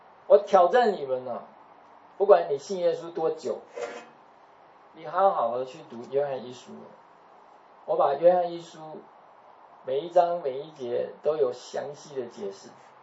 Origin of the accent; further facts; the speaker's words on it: China; 不要说我们中国人是一盘散沙